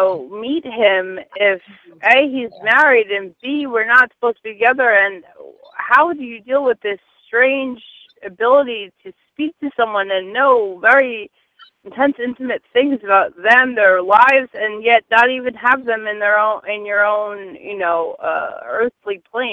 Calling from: New Jersey, United States; New Jersey.

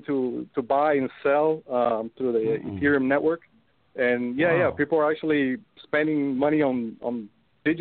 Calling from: Florida, United States; Another …, actually, yeah, from South Florida.

